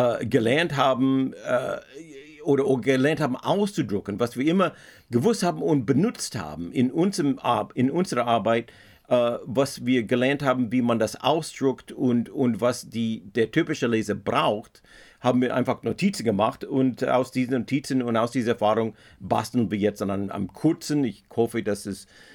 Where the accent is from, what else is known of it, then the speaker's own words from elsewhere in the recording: United States; German is a second language; now in Germany; Ich bin ja ein Amerikaner, ich lebe hier seit 30 Jahren